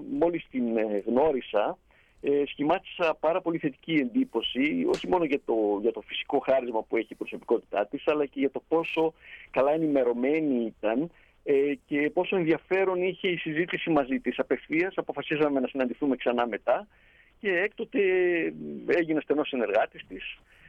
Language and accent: Greek; Cairo, Cairo Governorate, Egypt; moved away as an adult; now in England; αλλά εγώ γεννήθηκα και μεγάλωσα στο Κάιρο.